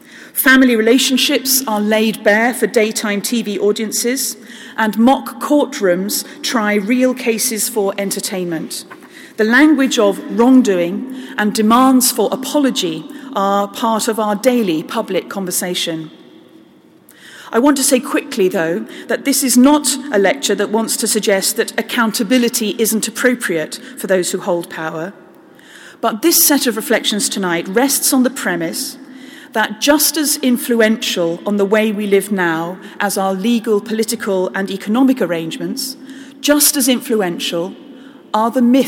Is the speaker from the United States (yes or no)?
no; London, United Kingdom; as a parish priest, as a Londoner